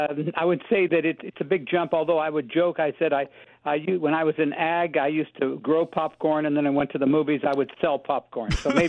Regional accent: Wichita, Kansas, United States; Aviation, my home of Wichita, produced at that time about half the airplanes in the world were made in my hometown because it was the home of general aviation.

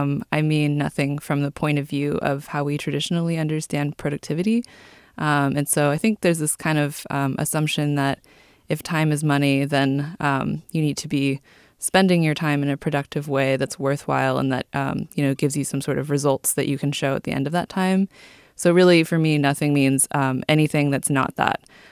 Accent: California, United States; I grew up in Silicon Valley, so I feel like my whole life has been kind of steeped in that.

